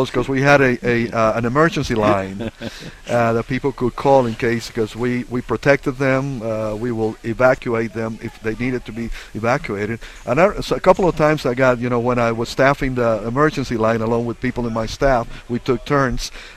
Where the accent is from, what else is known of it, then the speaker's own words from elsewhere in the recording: Cuba; I'm originally from Cuba